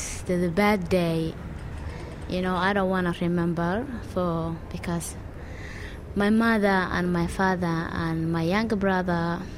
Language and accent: English; Mogadishu, Banaadir, Somalia; moved away as an adult; now in Melbourne, Australia; I come from Somalia, and I was born in Mogadishu, and I was born in 1981. And I live now in Melbourne. I come in 2002.